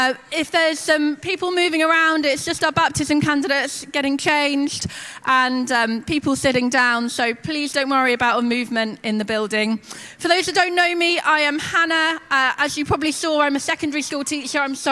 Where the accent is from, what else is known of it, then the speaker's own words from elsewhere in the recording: England, United Kingdom; he's from Zimbabwe and I'm from England.